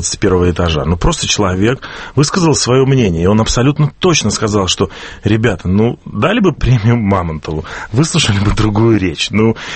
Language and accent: Russian; Belarus; мы, белорусы, воспитаны в уважении к старшим